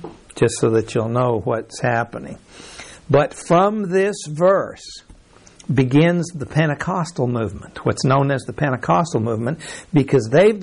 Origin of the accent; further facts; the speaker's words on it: Mexico; first language en; I was raised in Mexico, and in my house they spoke English, and in school they spoke Spanish. So I grew up speaking both